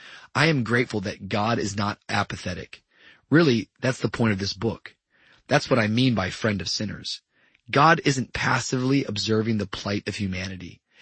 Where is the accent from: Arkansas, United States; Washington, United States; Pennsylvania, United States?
Washington, United States; Tacoma; When I was growing up in Tacoma, Washington, my dad was a well-known figure in the town.